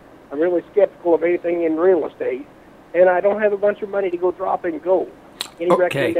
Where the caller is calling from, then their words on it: Wichita, Kansas, United States; I'm calling from Wichita, Kansas.